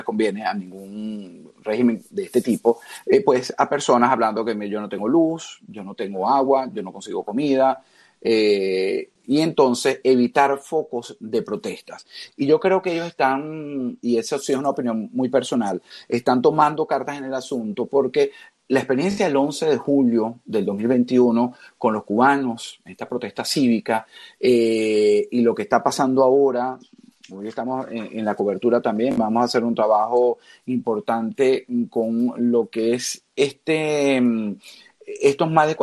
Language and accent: Spanish; Venezuela; moved away; yo también soy inmigrante, yo también salí de Venezuela, pero no arriesgando mi vida.